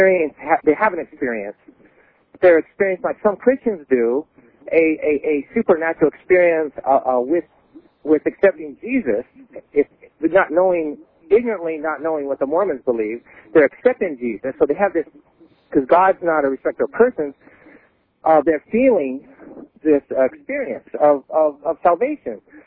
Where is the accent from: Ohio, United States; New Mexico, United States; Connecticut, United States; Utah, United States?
Utah, United States; I'm from Utah, and the Mormons are dear to my heart.